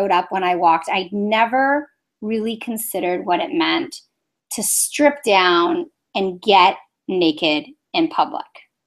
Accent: Toronto, Ontario, Canada; I grew up in Toronto, Canada, which isn't exactly known for its beaches

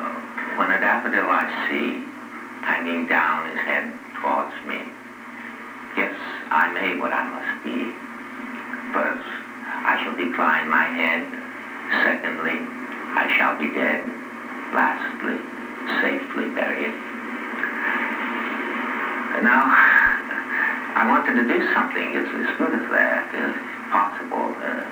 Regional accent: New York City, New York, United States; I'm thinking of Elsie Borden's cow. I'm a New Yorker, you know, as you look out.

